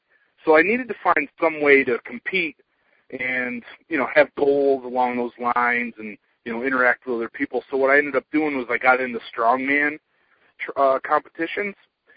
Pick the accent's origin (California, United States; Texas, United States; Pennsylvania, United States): Pennsylvania, United States; I'm from Pennsylvania